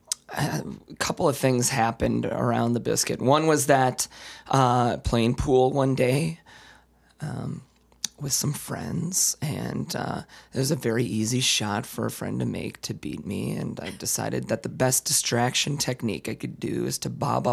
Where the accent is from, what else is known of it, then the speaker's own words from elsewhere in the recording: Brown Deer, Wisconsin, United States; I am from Brown Deer.